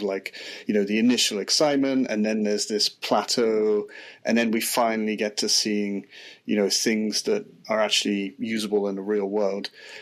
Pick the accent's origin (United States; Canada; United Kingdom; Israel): United Kingdom; the cowboy hat is quite unique for me as a Brit.